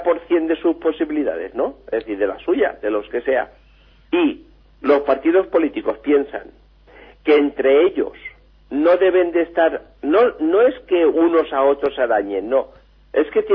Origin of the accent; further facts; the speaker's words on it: Valencia, Valencian Community, Spain; somos del Cabañal y de Valencia.